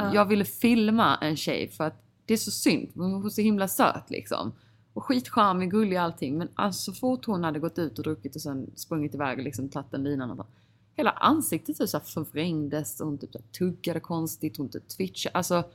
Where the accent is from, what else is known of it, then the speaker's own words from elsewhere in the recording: Sweden; now in Los Angeles, United States; När jag växte upp, eller typ när jag var liten då i Sverige